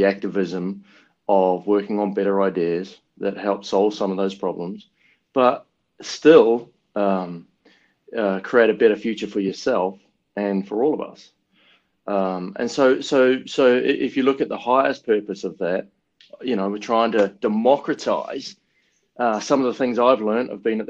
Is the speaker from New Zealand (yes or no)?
yes; New Zealand; accent: Kiwi; my accent is pretty flat, you know, and thick. And so I'm very Kiwi in that way. And, you know, you grow up in New Zealand.